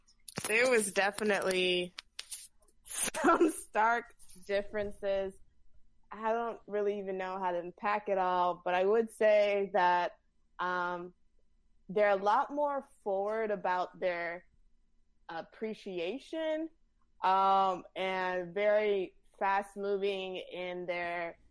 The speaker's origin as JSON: {"language": "English", "country": "United States", "said": "I think it's also the fact that we're American women."}